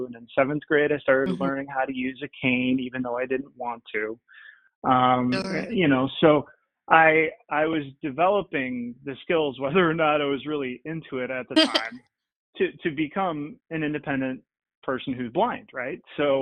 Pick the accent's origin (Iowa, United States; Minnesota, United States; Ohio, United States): Iowa, United States; Dubuque; moved away as an adult; now in Arlington, United States; I'm from Iowa, Dubuque, Iowa. I was born and raised in Iowa, proud Iowan. Went to school at the University of Iowa.